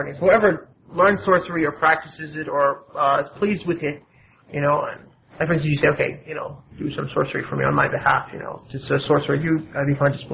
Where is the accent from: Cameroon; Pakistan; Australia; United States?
Pakistan; President is subhanAllah, it's true, I came from Pakistan.